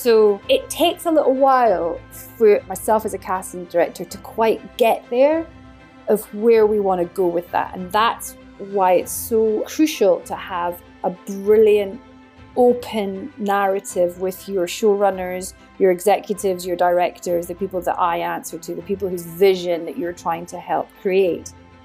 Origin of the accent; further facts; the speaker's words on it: Scotland, United Kingdom; I have a lens of the world as a Scottish female of a certain age from a middle-class background.